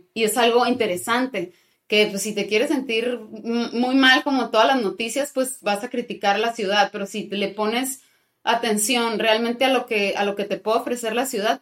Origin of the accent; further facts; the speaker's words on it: Mexicali, Baja California, Mexico; born there; now in Tijuana, Mexico; Yo nací en Mexicali, Baja California.